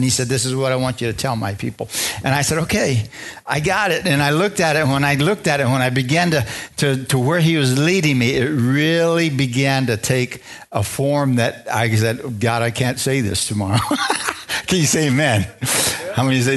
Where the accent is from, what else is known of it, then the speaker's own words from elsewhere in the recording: Bisbee, Arizona, United States; born there; I met my wife in Bisbee. I married my wife in Bisbee, and I was born in Bisbee.